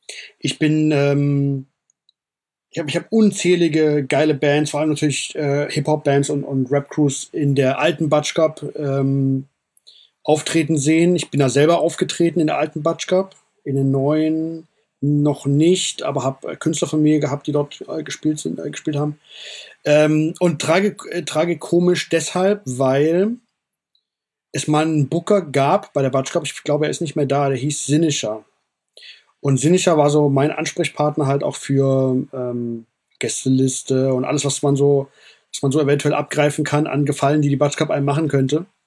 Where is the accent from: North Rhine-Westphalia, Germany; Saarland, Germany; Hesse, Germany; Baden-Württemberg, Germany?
Hesse, Germany; Frankfurt; Aber klar, ich bin Frankfurter, hier hat alles angefangen.